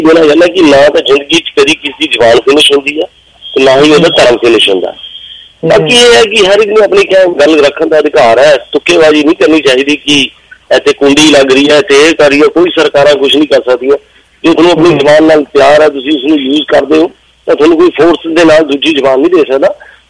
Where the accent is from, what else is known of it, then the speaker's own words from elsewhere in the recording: Punjab, India; ਅਸੀਂ ਪੰਜਾਬੀ ਹਾਂ, ਪੰਜਾਬੀ ਚੱਲਦੀ ਰਹੇਗੀ, ਹਮੇਸ਼ਾ ਜ਼ਿੰਦੀ ਰਹੇਗੀ।